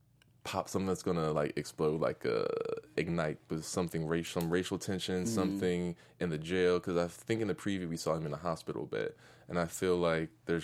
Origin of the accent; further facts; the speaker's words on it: Virginia, United States; No, I'm from Virginia. I'm from the South.